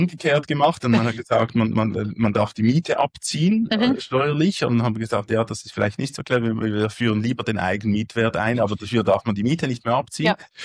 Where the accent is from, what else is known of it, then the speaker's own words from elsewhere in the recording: Basel, Basel-Stadt, Switzerland; Beispielsweise mein Heimatkanton, der Kanton Basel-Stadt